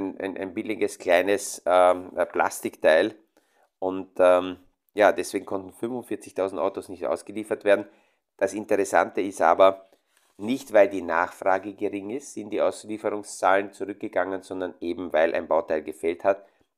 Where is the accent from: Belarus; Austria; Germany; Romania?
Romania; moved away; Ich brauche mich nur an meine Kindheit erinnern in Rumänien, wo die Grenzen zugegangen sind.